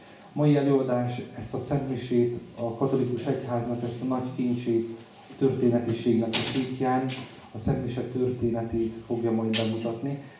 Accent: Zalaegerszeg, Zala, Hungary; 2013-tól Zalaegerszegen plébános a kertvárosban. Egyébként én onnét származom.

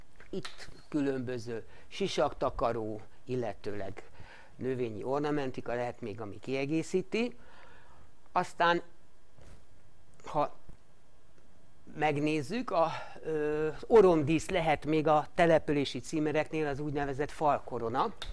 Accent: Székesfehérvár, Fejér, Hungary; born there; Fészkesfehérvár, ugyan szoktam volt becézni szülővárosunkat, vagy lakóhelyünket, ahol mit fészkelünk.

